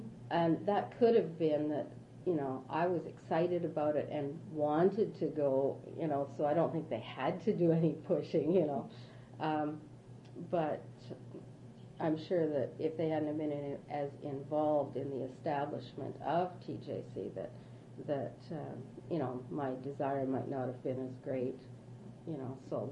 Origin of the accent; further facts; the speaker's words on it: Surrey, British Columbia, Canada; also born or lived in Vancouver; Well, I was born in Vancouver General Hospital, and I've lived most of my life in Surrey. We moved to Surrey just before my third birthday, and except for my time at Trinity and a year in Abbotsford